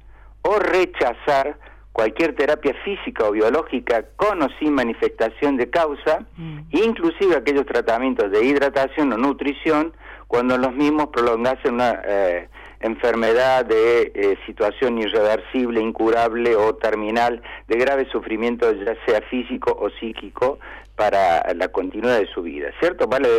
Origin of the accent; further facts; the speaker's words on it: Córdoba, Argentina; Soy de la X de Córdoba.